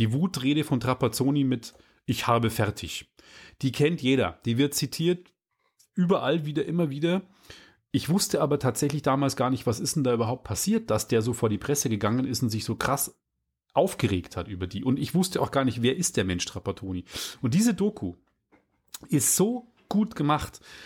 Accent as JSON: {"language": "German", "town": "Regensburg", "region": "Bavaria", "country": "Germany", "tie": "born or raised there", "said": "Mundart Rap aus der Oberpfalz, meiner Heimat, aus Regensburg."}